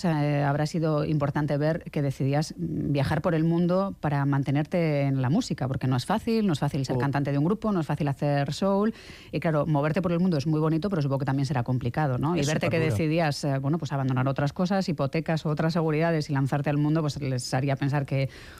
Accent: Basque Country, Spain; Y somos vascos también para eso.

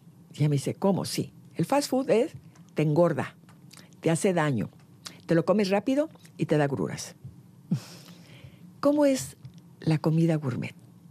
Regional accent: Jalisco, Mexico; porque soy orgullosa de la Nueva Galicia, así se llamaba mi provincia, antes de ponerle Jalisco, era la Nueva Galicia.

